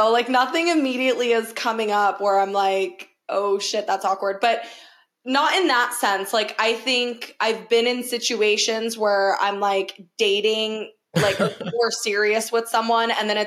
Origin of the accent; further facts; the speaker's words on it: Arizona, United States; I've born and raised in Arizona, so I've never dealt with like the going home for the holidays. I am home, you know?